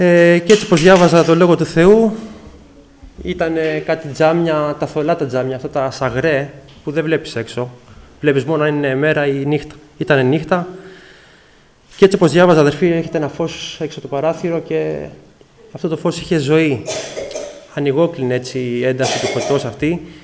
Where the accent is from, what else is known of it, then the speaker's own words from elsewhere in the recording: Athens, Attica, Greece; Είμαι από την Αθήνα, από την Εκκλησία του Σωπήργου